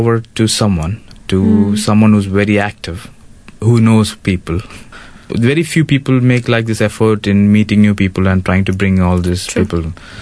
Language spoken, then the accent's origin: English; India; now in Bahrain; I'm from India, but I'm settled in Bahrain. I did my schooling in Bahrain.